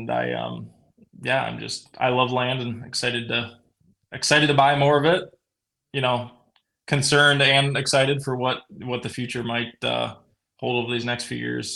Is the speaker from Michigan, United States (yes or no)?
yes; Michigan, United States; around my hometown right here. So yeah. I probably have a higher likelihood of shooting a big deer, you know, there. And even if it's on a bait pile, I mean, here, there's no baiting in Michigan.